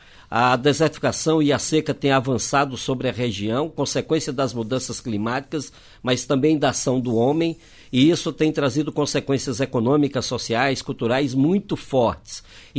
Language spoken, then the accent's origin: Portuguese; Juazeiro, Bahia, Brazil; Juazeiro é minha cidade natal, então. E nasci às margens do Rio São Francisco